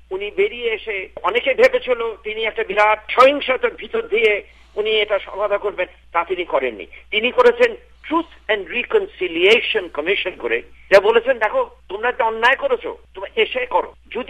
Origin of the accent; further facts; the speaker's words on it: Bangladesh; গান্ধীর অনুসরণ আমাদের বাংলাদেশও করেছিলেন বঙ্গবন্ধু শেখ মুজিবুর রহমান